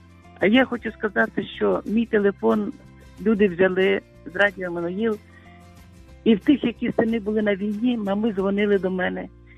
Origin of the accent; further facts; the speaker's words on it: Lviv, Lviv Oblast, Ukraine; ми, львів'яни, і, думаю, вся Україна